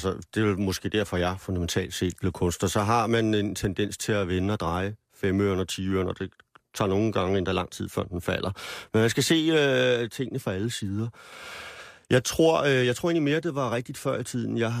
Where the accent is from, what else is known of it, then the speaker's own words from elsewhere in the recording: Copenhagen, Capital Region, Denmark; Jamen, jeg er jo københavner